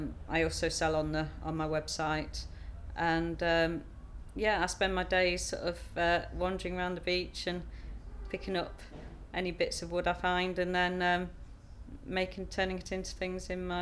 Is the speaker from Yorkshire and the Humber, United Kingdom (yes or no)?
yes; Cleethorpes, Yorkshire and the Humber, United Kingdom; I'm 36 and I'm from Cleethorpes.